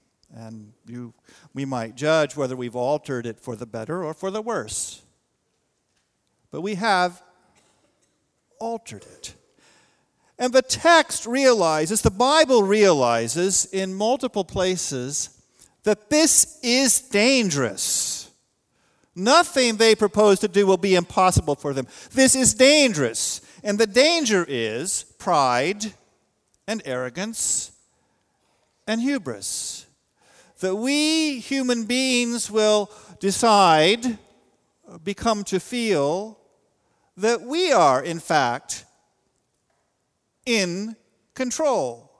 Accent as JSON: {"language": "English", "region": "Pacific Northwest", "country": "United States", "tie": "born or raised there", "said": "I, growing up in the Pacific Northwest, I often wondered what it would have been like to see the landscape before it was altered by modern cities."}